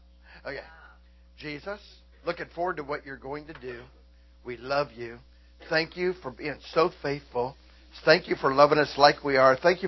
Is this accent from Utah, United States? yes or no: no; Auburn Hills, Michigan, United States; and I grew up in Auburn Hills, Pontiac area